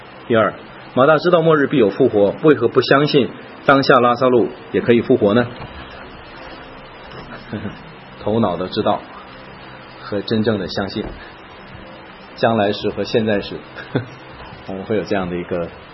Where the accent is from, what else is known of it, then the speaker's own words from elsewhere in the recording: China; 我特别对我们中国人，我知道很多人的感情因素不能接受，但是这是事实。